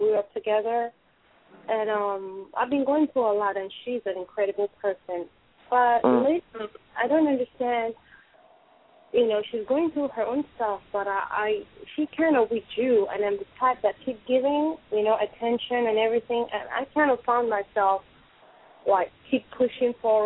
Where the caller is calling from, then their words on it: United States; Oh, I'm calling from America.